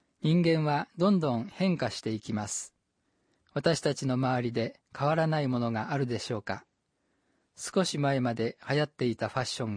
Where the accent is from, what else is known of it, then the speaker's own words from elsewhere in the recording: Suzuka, Mie, Japan; 私の出身地である三重県の鈴鹿市には、今年1月に92歳になった父と今年9月に93歳になる母が老人ホームで暮らしています。